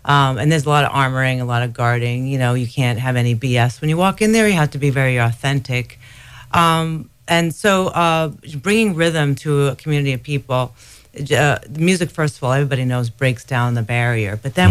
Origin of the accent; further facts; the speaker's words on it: Queens, New York, United States; I'm from Queens. Like, we don't do woo-woo.